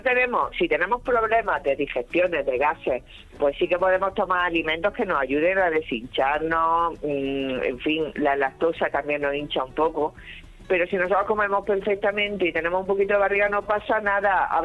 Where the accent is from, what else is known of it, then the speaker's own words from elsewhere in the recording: Jaén, Andalusia, Spain; Bueno, yo también, como todos sabéis, soy de Jaén.